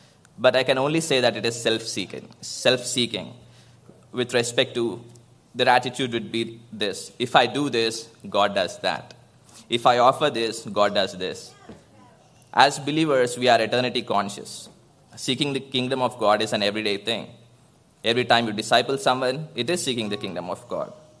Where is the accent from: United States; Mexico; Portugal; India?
India; So growing up in India, life is different from here, right? It is so diverse. You live among many religions, and you get to know their religious practices.